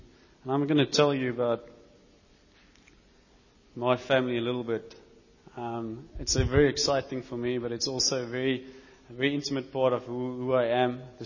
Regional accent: Stellenbosch, Western Cape, South Africa; born there; On the 4th of June 1984, I was born in Stellenbosch as … I was not alone. I had a buddy with me.

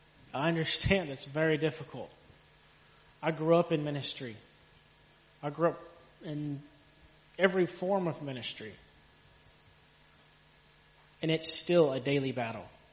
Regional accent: Mexico; And I grew up in Mexico, on my grandpa's farm, working, learning the farm.

